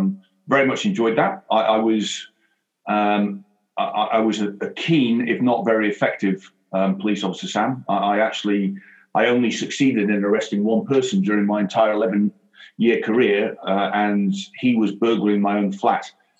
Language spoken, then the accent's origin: English; Scotland, United Kingdom; moved away as an adult; also born or lived in England; now in Hong Kong; Well, I came out to Hong Kong in 1992. I finished university. I grew up in Scotland, went to university down in England.